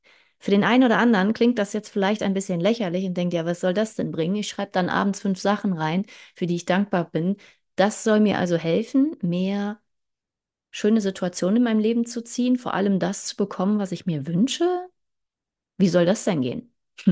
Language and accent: German; Germany; Ich komme aus Deutschland.